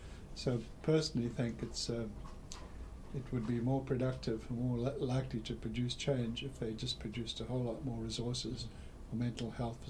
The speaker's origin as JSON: {"language": "English", "country": "South Africa", "tie": "born or raised there", "said": "I grew up in South Africa, and they used to, at that time under apartheid South Africa, there was the death penalty."}